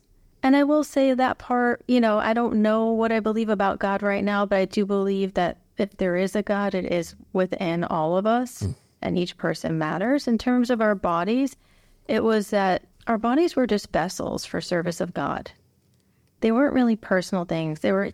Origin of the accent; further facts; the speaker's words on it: Brooklyn, New York, United States; I was raised in Hasidic Brooklyn, as you said, and it looks exactly like what you see in the documentaries